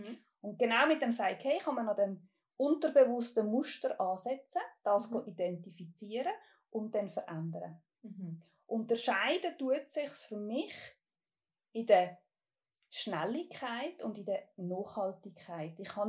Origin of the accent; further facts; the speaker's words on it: Aargau, Switzerland; now in Central Switzerland, Switzerland; Wie ihr vielleicht schon gehört, ich komme ursprünglich aus dem Fricktal. Bin aber mittlerweile in der Zentralschweiz daheim.